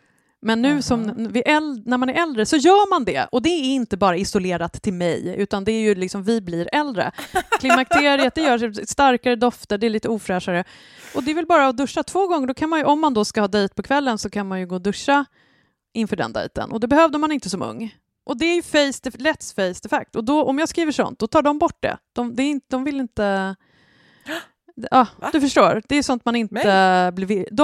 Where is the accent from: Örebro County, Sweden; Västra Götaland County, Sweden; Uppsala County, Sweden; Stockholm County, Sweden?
Stockholm County, Sweden; Sollentuna; jag är ju inte från någon stor villa i Sollis, utan jag är ju från Sollentuna centrum, så det är väl ganska likt.